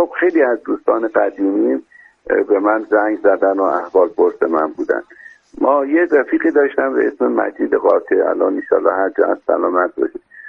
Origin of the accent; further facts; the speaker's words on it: Ahvaz, Khuzestan, Iran; میدونی من بچه اهوازم دیگه